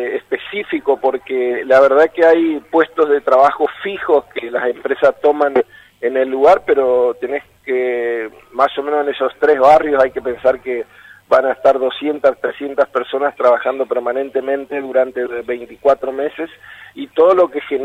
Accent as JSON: {"language": "Spanish", "town": "Campo Grande", "region": "Misiones", "country": "Argentina", "tie": "born there", "said": "Somos compoblanos, yo también nací en Campo Grande"}